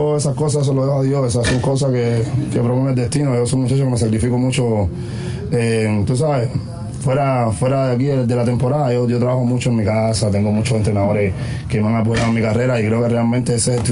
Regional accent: Cuba; yo vengo, tú sabes, vengo de Cuba, yo realmente, tú sabes, yo juego para mi pueblo, para mi familia, yo soy un muchacho humilde, un chamaco bien tranquilo

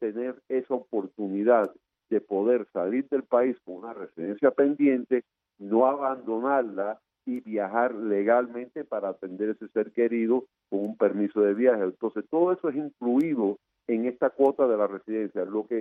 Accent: Guanajuato, Mexico; porque yo soy de Guajirito de Guanajuato

